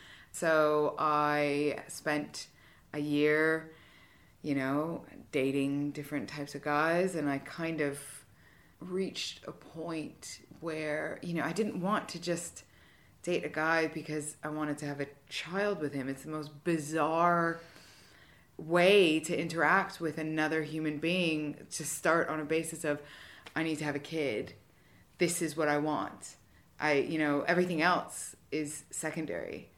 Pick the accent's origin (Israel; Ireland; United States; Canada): Canada; now in United Kingdom; I'm originally from Canada.